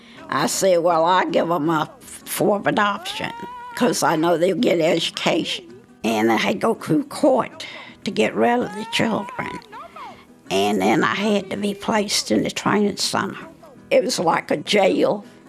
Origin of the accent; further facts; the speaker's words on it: Lynchburg, Virginia, United States; I'm from Lynchburg all my life.